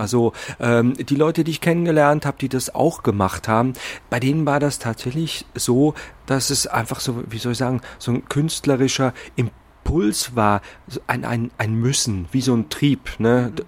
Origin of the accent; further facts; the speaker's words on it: Zurich, Switzerland; Also bei uns, ich komme ja aus Zürich